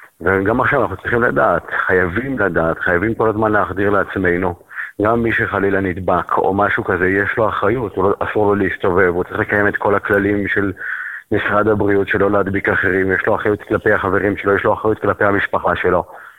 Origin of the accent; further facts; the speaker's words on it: Jerusalem, Jerusalem District, Israel; אנחנו כיהודים... ירושלמים חרדים